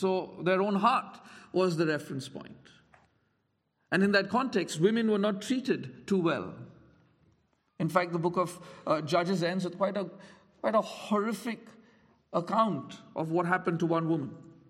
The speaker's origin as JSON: {"language": "English", "country": "India", "said": "I'm from India"}